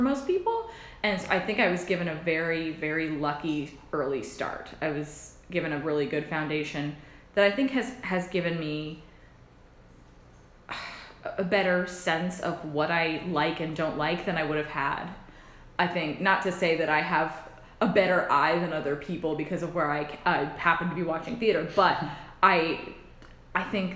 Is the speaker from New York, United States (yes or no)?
yes; New York, United States; born there; And then I was born in Westchester, New York, so it was a half hour away from Manhattan